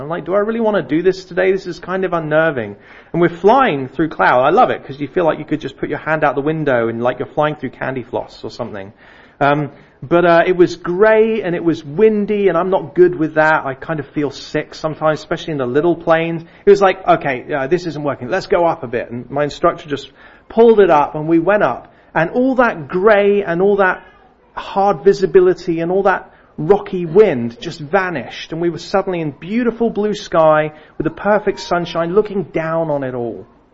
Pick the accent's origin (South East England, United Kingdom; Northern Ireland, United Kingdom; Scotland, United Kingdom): South East England, United Kingdom; I grew up near Booker Airfield